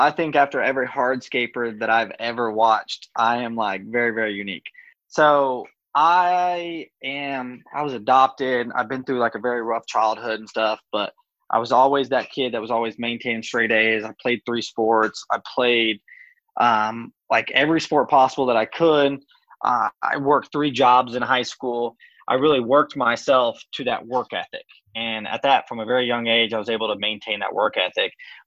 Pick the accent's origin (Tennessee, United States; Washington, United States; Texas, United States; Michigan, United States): Tennessee, United States; Clarksville; I'm from Clarksville, Tennessee.